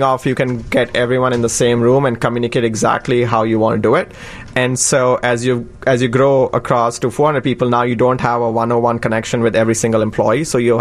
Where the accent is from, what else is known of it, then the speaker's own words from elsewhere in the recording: New Delhi, Delhi, India; now in United States; We grew up in New Delhi, India, so we came here to the U.S. Together